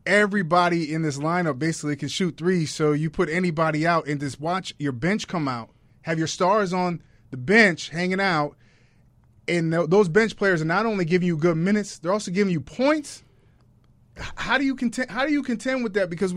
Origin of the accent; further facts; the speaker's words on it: Chicago, Illinois, United States; I'm a Chicagoan, and I love the Chicago Bulls